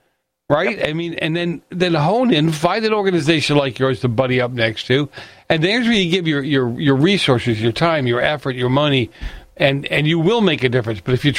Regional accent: Boston, Massachusetts, United States; Listen, I grew up in Boston.

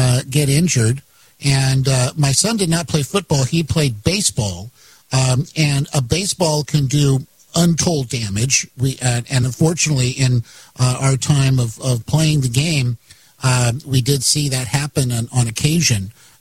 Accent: Texas, United States; Now, when I was young, when I was a kid, we were growing up in Texas.

